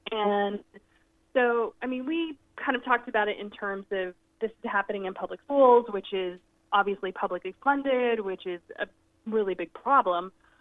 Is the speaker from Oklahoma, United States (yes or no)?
yes; Oklahoma, United States; You know, I'm from Oklahoma, so we're talking about right-wing religious Southern Baptist Central.